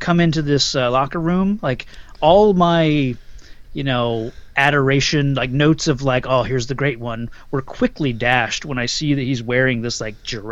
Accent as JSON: {"language": "English", "town": "Indianapolis", "region": "Indiana", "country": "United States", "tie": "born or raised there", "said": "with the, you know, Indianapolis Racers, mm-hmm. which was my hometown team"}